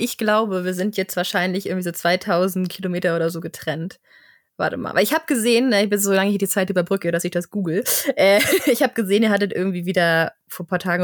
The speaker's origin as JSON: {"language": "German", "country": "Germany", "said": "Wir kommen aus Deutschland"}